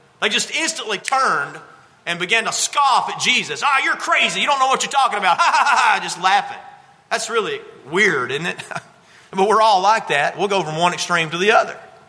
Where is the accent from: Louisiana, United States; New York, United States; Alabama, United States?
Alabama, United States; Gordo; My hometown's Gordo.